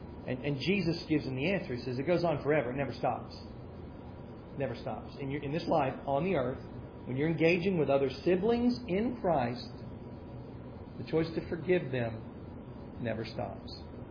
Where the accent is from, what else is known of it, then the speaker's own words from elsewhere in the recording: Tennessee, United States; I'm from Tennessee. My Tennessee math went again.